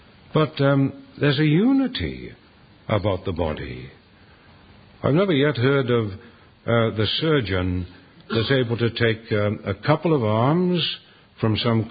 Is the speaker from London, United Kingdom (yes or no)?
no; Cardiff, Wales, United Kingdom; I remember in the church in which I was brought up in Cardiff, when I was a teenager